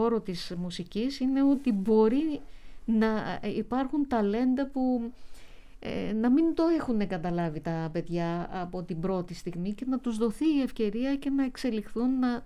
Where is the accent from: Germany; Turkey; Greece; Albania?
Greece; Heraklion, Crete; Την πατρίδα μου.